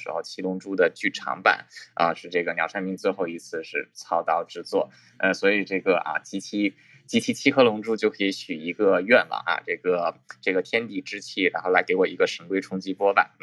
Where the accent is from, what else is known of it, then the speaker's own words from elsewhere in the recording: China; 其实就是我在中国长大的时候，这个小时候就很喜欢看这些动